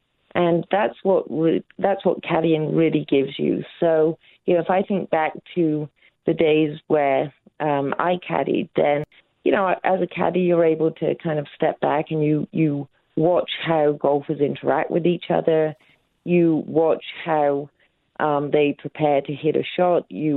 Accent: Bristol, South West England, United Kingdom; now in United States; I grew up in Bristol, England

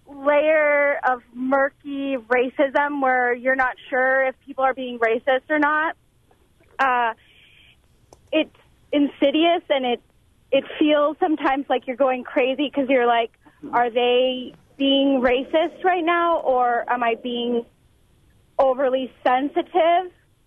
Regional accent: San Francisco, California, United States; also born or lived in New York City; growing up in San Francisco and living in New York City, I had never learned before.

